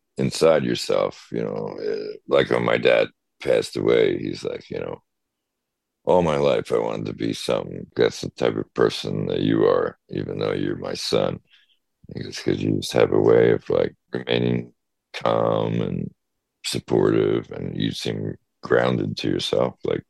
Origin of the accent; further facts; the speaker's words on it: New Jersey, United States; You know, I remember going to 3 or 4 different big agents and growing up in Jersey